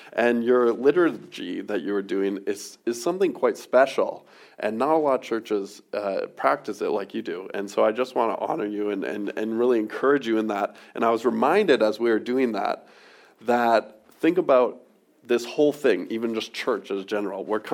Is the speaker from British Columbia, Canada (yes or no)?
yes; Surrey, British Columbia, Canada; Maybe not in all parts of Vancouver. I'm from Surrey.